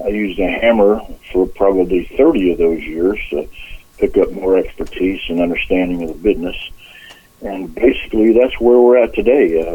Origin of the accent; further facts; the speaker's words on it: Florida, United States; also born or lived in Georgia; now in Chicago, United States; Well, obviously … I was born in Georgia, raised in Florida. I came up here into the Chicago area about 1968.